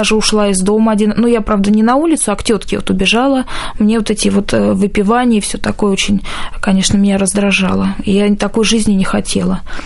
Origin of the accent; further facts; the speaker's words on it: Moscow, Russia; born there; Нет, я родилась в Москве.